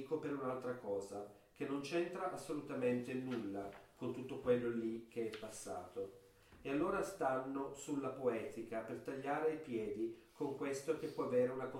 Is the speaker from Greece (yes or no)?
yes; Greece; Io penso che questo qua si collega al fatto che sono greco